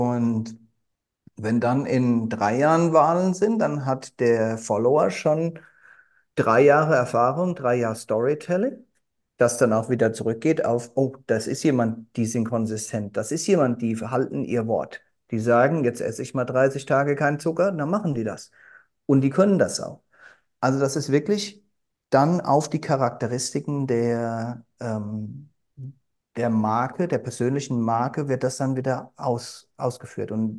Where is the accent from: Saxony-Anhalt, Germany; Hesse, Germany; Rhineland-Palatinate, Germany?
Hesse, Germany; now in United States; Aus Hessen, ja. Daher auch der komische Akzent.